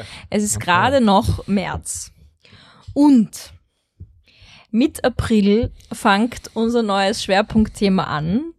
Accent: Vienna, Austria; weil ich bin Wienerin.

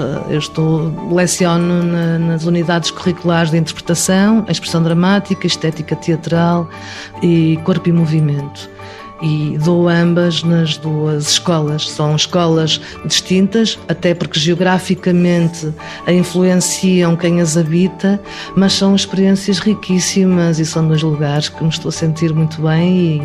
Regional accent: Matosinhos, Porto, Portugal; Era nascida e criada em Matosinhos e fazia teatro lá.

